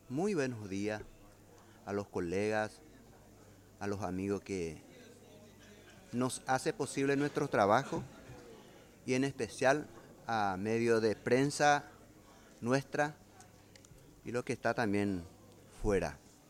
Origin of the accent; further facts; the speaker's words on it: Paraguay; yo me pronuncio como siempre lo he hecho, como un paraguayo que tiene dificultades